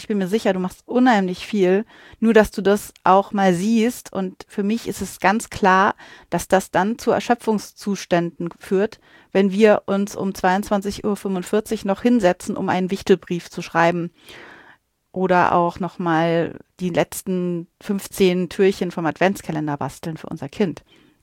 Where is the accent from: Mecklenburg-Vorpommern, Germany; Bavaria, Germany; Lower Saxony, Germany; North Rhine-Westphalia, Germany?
Bavaria, Germany